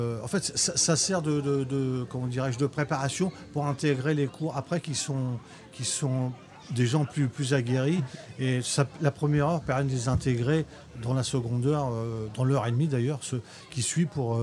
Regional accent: Le Havre, Normandy, France; Moi, je viens du Havre

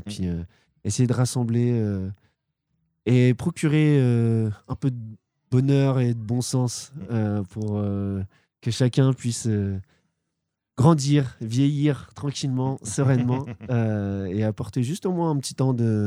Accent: Le Havre, Normandy, France; now in Gonneville, France; j'ai grandi au Havre, au quartier de l'Eure, au Mont-Gaillard. Et je suis sur Gonneville, Anglesqueville, du coup, depuis 13 ans.

